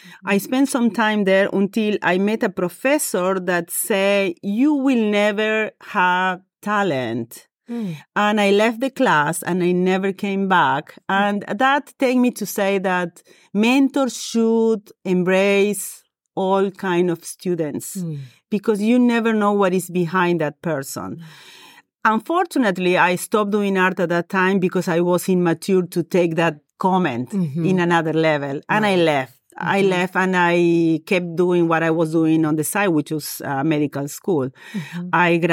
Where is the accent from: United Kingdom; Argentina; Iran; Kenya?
Argentina; English is a second language; moved away as an adult; now in Rochester, United States; I'm a Argentinian native. I was born in Argentina and I moved to the U.S. 26 years ago with my husband, both of us being physicians looking for a different training for our careers. We both established in Rochester, which we call home